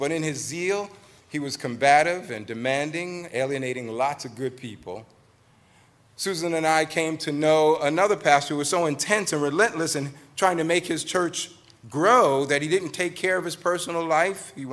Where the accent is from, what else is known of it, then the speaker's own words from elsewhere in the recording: New York City, New York, United States; also born or lived in Washington, D.C.; I did serve in New York City, I'm from New York, and then in Washington, D.C., where we spent most of our time in Christian ministry, pastoral ministry.